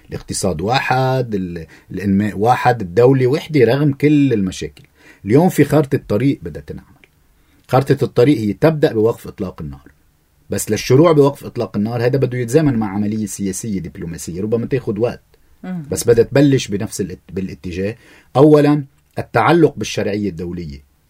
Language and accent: Arabic; Lebanon; نحن اليوم كلبنانيين